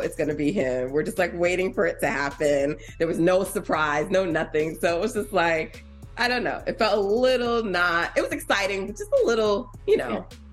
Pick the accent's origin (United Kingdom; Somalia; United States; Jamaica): Jamaica; because we're Jamaican.